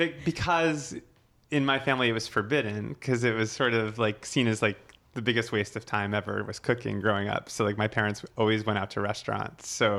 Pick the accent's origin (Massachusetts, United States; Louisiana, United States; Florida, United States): Florida, United States; Boca Raton; also born or lived in Long Island, New York; So I grew up in Boca Raton, Florida, in Long Island, New York, to a Jewish family.